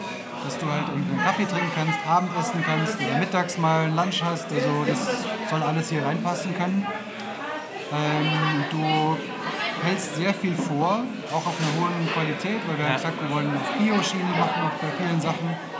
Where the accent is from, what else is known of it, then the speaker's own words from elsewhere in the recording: Munich, Bavaria, Germany; Nee, also ich bin definitiv Untergiesinger. Ich habe nichts mit München am Hut